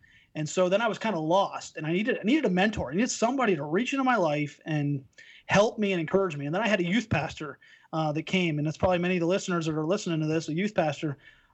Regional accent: Pennsylvania, United States; We grew up in Pennsylvania. It was my hometown.

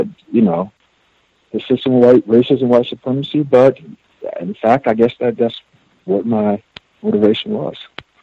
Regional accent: Alton, Illinois, United States; born there; I was born in Alton, Illinois.

